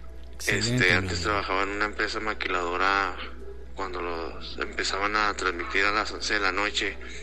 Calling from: Torreón, Coahuila, Mexico; soy de acá de Torreón, Coahuila.

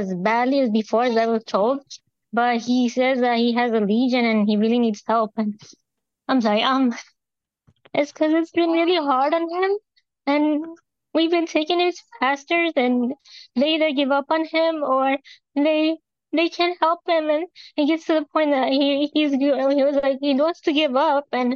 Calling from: California, United States; Oh, I'm calling from California.

